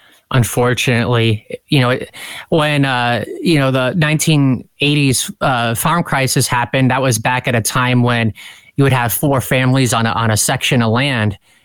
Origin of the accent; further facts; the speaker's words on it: Brainerd, Nebraska, United States; one of my good friends who was from my hometown in Brainerd